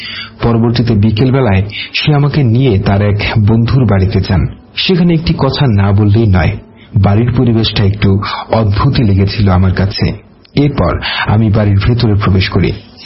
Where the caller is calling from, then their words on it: Dhaka, Dhaka Division, Bangladesh; আমি ঢাকার বনশ্রী এলাকা থেকে লিখছি। আমি বর্তমানে ঢাকার এক সুনামধন্য কলেজে ইন্টার ফার্স্ট ইয়ারে অধ্যয়নরত রয়েছি।